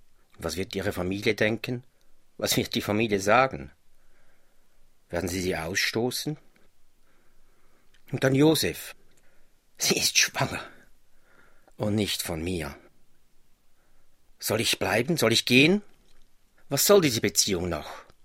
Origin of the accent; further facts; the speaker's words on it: Central Switzerland, Switzerland; einer der beiden Maria-Feiertage in der Zentralschweiz, da wo ich herkomme.